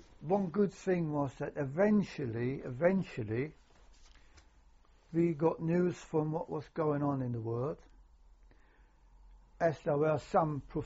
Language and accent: English; Erfurt, Thuringia, Germany; English is a second language; moved away; And, of course, my hometown was in the Russian-occupied part of Germany.